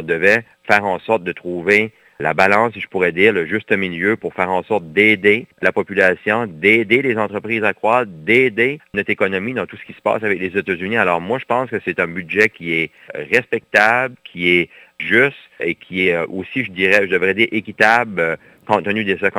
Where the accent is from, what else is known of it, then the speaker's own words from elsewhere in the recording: Acadia, Canada; Est-ce que c'est quelque chose que moi, j'aimerais en tant qu'Acadien?